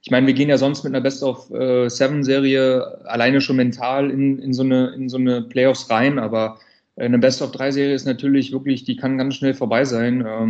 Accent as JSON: {"language": "German", "region": "North Rhine-Westphalia", "country": "Germany", "said": "ich komme halt aus NRW."}